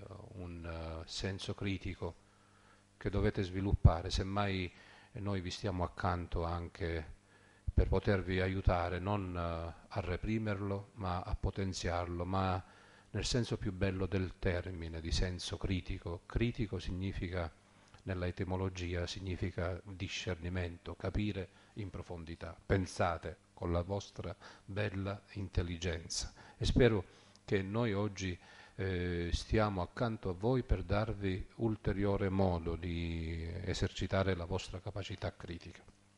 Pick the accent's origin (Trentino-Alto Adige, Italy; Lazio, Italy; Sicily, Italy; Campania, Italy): Sicily, Italy; mi permettete in siciliano, lo dico, almeno dalle mie parti del Ragusano, in Sicilia